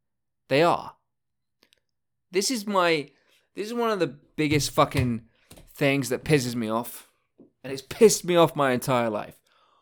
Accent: United Kingdom; I'm still a British person right now, so I'll say we. The British people, we should have kept some of Malaysia.

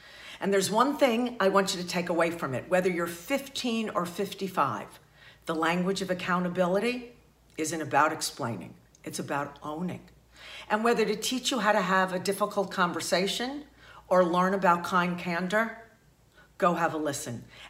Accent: Lawrence, New York, United States; We were raised, as I said, Orthodox Jews in Long Island. So I'm from the Five Towns, Lawrence.

